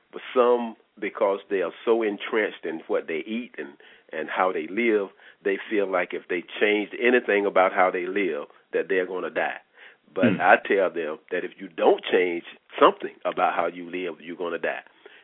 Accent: North Carolina, United States; Well, I'm from North Carolina. We lived on a farm. We raised our own food, but a lot of the food that we raised was pork, and pork is full of parasites.

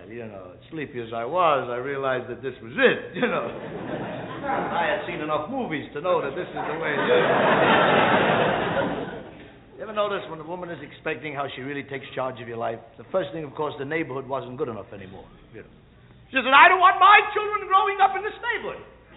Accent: New York, United States; Now, I come from the Lower East Side of New York.

